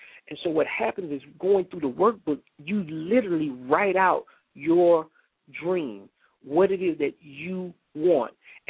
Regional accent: Atlanta, Georgia, United States; also born or lived in Chicago / St. Louis; Born in Chicago, lived the first part of my childhood in St. Louis, Missouri, and then the second part in Atlanta, Georgia, right there in College Park. And so when I go to Atlanta, it's like going home.

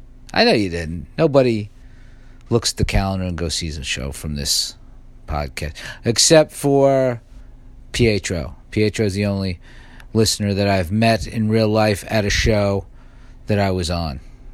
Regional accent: New York, United States; I was in Texas. Some dude's like, where are you from? Like, I'm from New York.

